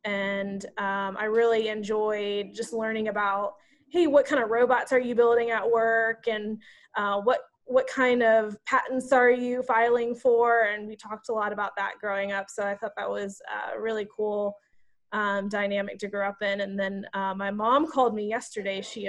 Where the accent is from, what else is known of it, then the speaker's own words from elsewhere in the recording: Atlanta, Georgia, United States; Yeah, so I grew up in Atlanta.